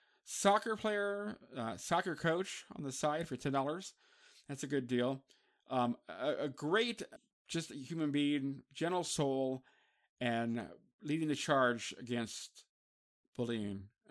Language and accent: English; San Francisco, California, United States; from her new experiences in San Francisco, my hometown.